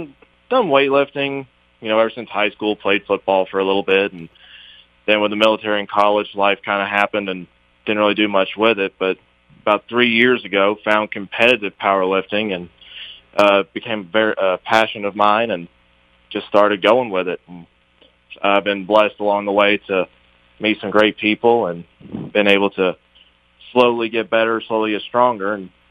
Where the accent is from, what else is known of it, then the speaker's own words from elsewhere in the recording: Avery County, North Carolina, United States; now in McDowell County, United States; So, yeah, born and raised in Avery County, been there most of my life, did a short stint in the Marine Corps